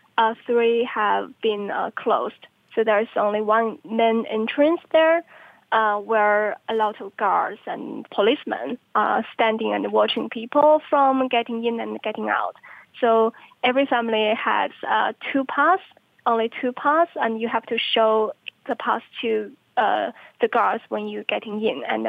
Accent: Tianjin, China; now in Beijing, China; So I went home to my hometown in Tianjin, very close to Beijing.

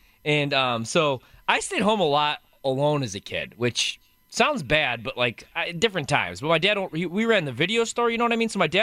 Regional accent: Illinois, United States; And because I grew up in Illinois, Man Cow, who I hate now.

